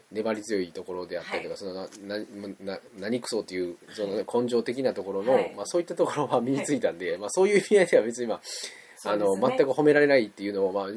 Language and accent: Japanese; Osaka, Japan; 僕大阪なんですけど、